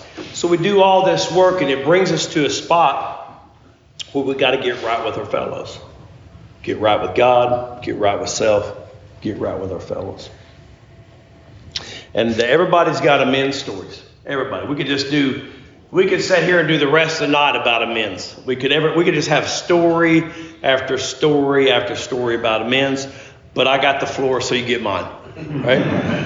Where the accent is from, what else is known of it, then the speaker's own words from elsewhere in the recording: Oklahoma, United States; I became a bull rider because I'm from Oklahoma, which I should tell you